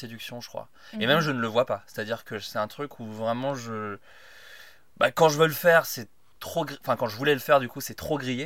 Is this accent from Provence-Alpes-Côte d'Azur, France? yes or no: no; Bourgogne-Franche-Comté, France; J'ai grandi en Bourgogne, et en Bourgogne, t'as un truc.